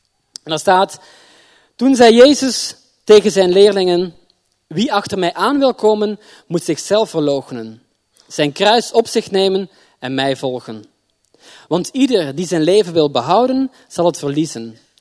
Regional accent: Belgium; Ik kom uit België en vandaag zijn daar gemeenteraadsverkiezingen, kan ik helaas niet heen.

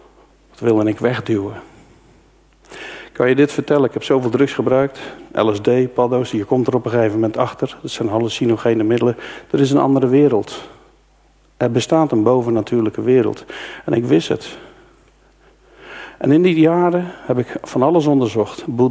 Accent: Dordrecht, South Holland, Netherlands; Ik kom echt uit de Randstad. Vlakbij Rotterdam, Dordrecht. In Dordrecht, daar kom ik vandaan.

